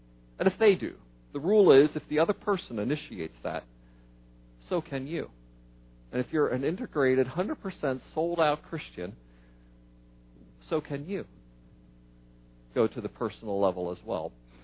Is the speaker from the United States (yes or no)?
yes; Pennsylvania, United States; Go Eagles. Go Steelers. I'm from Pennsylvania. That's my hometown, right?